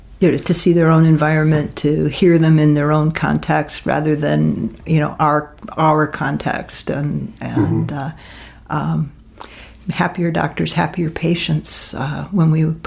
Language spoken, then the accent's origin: English; Vermont, United States; Well, I grew up primarily in Vermont and did my schooling at Tulane University and University of Vermont.